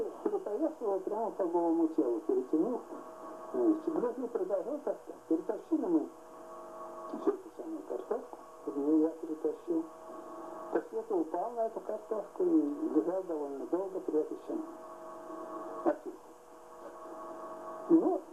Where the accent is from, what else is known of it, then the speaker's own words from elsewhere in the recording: Ryazan Oblast, Russia; детство прошло в Рязанской области. Рязанскую губернию, вернее сказать